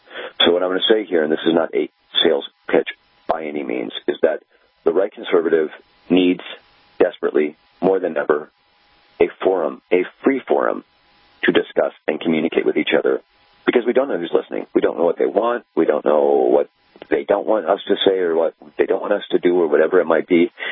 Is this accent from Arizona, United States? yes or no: yes; Scottsdale, Arizona, United States; I had my first business selling custom auto parts for luxury cars when I grew up in Scottsdale, Arizona.